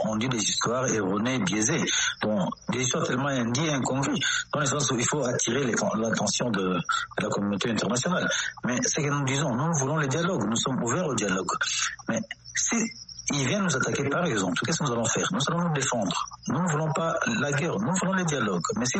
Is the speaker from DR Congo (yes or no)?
yes; DR Congo; Nous sommes des Congolais, nous ne sommes pas des Rwandais, nous sommes des Congolais.